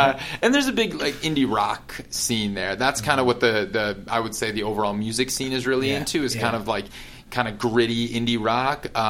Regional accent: Wisconsin, United States; also born or lived in Minneapolis; I mean, I grew up in Wisconsin, but I kind of started my music career in Minneapolis, because I went to school there, and that's where I really just kind of got into music there. So I was living there for 7 years

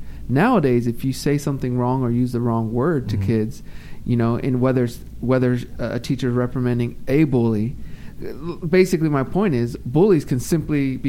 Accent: California, United States; Well, so, I mean, I'm from California. I'm not from the South, so I don't know all the facts and histories of Confederate flag

